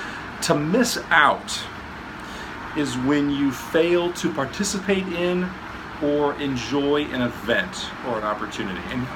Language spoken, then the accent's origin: English; Omaha, Nebraska, United States; There are very few buildings left in my hometown of Omaha that date back to the 19th century.